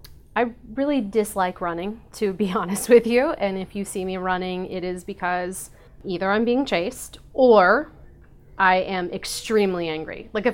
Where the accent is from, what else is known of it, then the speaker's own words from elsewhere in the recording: Chicago, Illinois, United States; also born or lived in Ohio / Pennsylvania; now in New York City, United States; I live now in Chelsea in Manhattan. I am originally from Chicago, then moved to outside of Cleveland, then moved to Bucks County, Pennsylvania. So I'm from the Midwest.